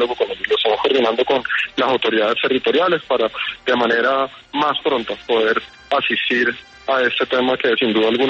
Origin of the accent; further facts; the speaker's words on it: Colombia; un día que nos una a todos como colombianos